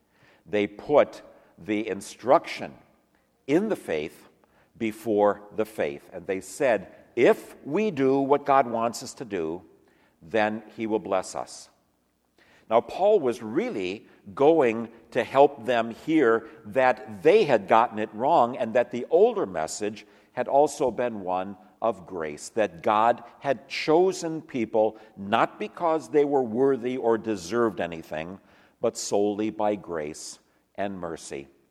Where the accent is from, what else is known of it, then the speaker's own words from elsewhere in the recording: Detroit, Michigan, United States; Some of you, most of you by now probably know that I grew up in Detroit.